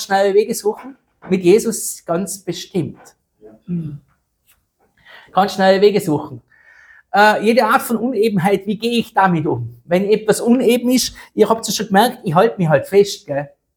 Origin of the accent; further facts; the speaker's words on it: Feldkirch, Vorarlberg, Austria; Ich bin ein typischer Vorarlberger, geboren in Feldkirch, der hat grundsätzlich mal Angst vor allem. Wenn man 10 Kilometer in Vorarlberg schon fährt mit dem Auto, ist man schon weit gefahren.